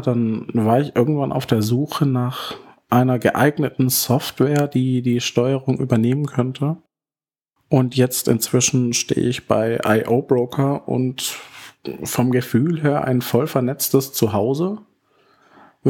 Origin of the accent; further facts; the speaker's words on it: Pforzheim, Baden-Württemberg, Germany; Ich komme aus Baden-Württemberg, genauer gesagt aus Pforzheim, eine Großstadt zwischen Karlsruhe und Stuttgart.